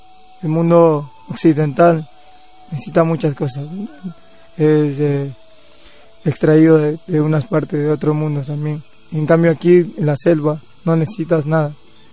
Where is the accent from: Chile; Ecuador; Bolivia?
Ecuador; somos originarios de la selva, del monte, que se llama Huaurani, la nacionalidad. Los primeros asentados venimos de la provincia de Pastaza, Napo y Orellana.